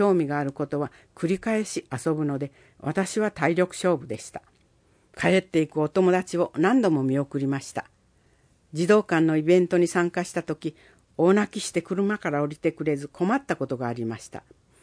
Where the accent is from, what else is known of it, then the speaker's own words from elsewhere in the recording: Kumamoto, Japan; 私の実家は熊本市で、夫の実家は紀北町です。